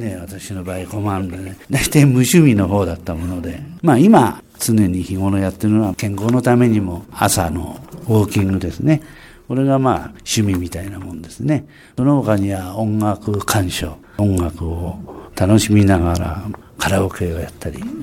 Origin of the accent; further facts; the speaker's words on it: Fujisawa, Kanagawa, Japan; 私は生まれも育ちも藤沢市片瀬海岸です。